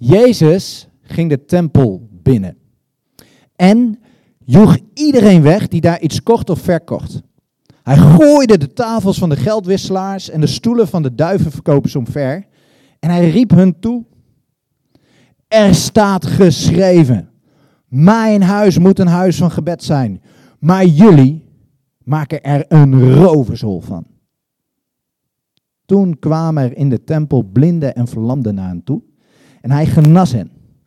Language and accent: Dutch; Zwolle, Overijssel, Netherlands; Ik kom uit Zwolle, dus praktisch om de hoek.